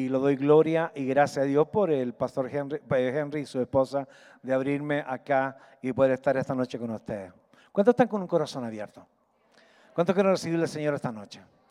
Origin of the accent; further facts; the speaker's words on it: Chile; moved away as an adult; also born or lived in Ecuador / Sweden; Soy chileno, pero a los 21 años dejé Chile y me fui a Ecuador, primero 2 años.